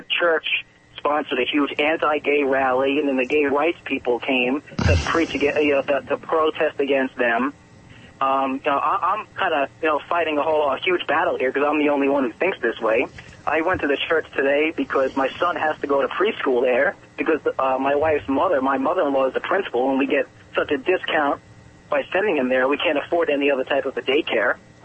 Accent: Long Island, New York, United States; now in Orlando, United States; I'm from Long Island. I moved to Orlando here about 3 years ago.

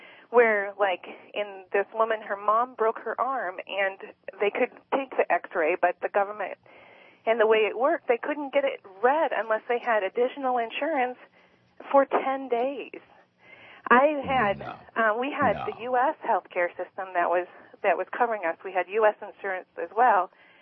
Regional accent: United States; I am an American, but I spent the last 4 years living in Germany.

